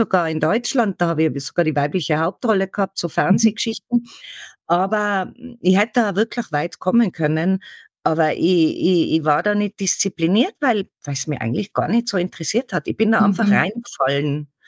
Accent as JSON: {"language": "German", "region": "Tyrol", "country": "Austria", "said": "Das war in meinem Herkunftsland Tirol noch mal schwieriger."}